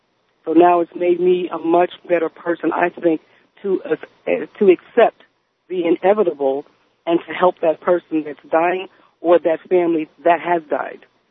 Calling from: New Jersey, United States; I'm calling from New Jersey.

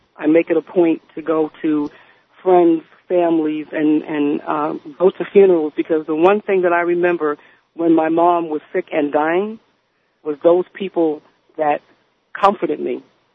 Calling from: New Jersey, United States; I'm calling from New Jersey.

